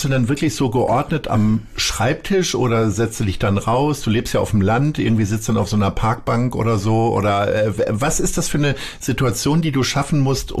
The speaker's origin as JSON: {"language": "German", "region": "Lower Saxony", "country": "Germany", "lives_now": "Hamburg, Germany", "said": "Ich komme ja auch aus Niedersachsen."}